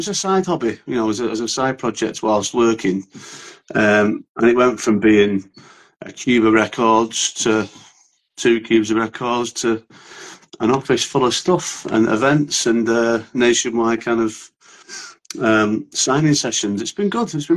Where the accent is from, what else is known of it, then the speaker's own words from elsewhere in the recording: Manchester, North West England, United Kingdom; now in Edinburgh, United Kingdom; I'm from Manchester. I moved up to near, I'm just near Edinburgh now.